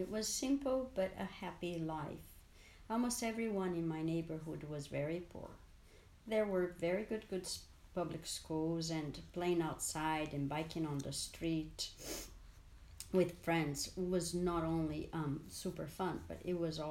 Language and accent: English; Minas Gerais, Brazil; moved away as an adult; now in San Francisco, United States; It's called Minas Gerais. It's a state that borders São Paulo to the north.